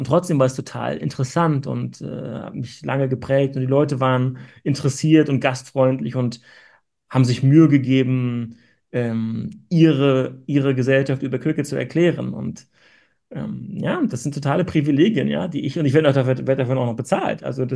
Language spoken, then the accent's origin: German; East Germany, Germany; born there; Und ich bin in der DDR geboren, aber als die Mauer fiel, war ich 8 Jahre alt.